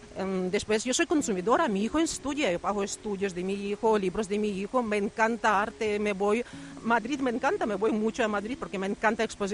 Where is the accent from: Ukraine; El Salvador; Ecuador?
Ukraine; Spanish is a second language; now in Spain; yo soy de Ucrania y estoy aquí en España desde el año 2001.